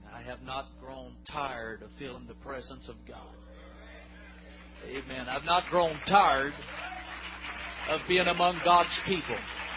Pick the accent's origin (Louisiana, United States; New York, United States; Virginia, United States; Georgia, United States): Georgia, United States; we're from South Georgia, and it gets awfully hot in Georgia around this time of the year.